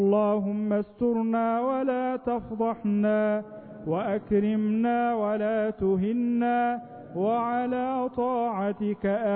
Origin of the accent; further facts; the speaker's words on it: Egypt; اللهم اجعل بلدنا مصر أمنا أمانا سلما سلاما سخاء رخاء